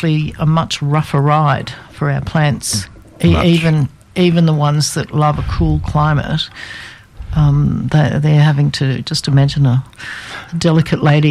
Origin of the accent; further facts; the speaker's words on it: Australia; she said, "Now, don't let anybody put you down for being an Aussie or a colonial." She said, "They'll try," but she said, "We're tough."